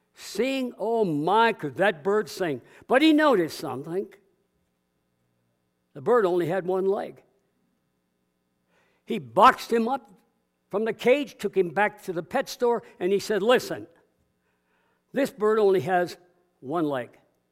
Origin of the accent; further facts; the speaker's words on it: Vermont, United States; born there; Oh my, I was born in Vermont.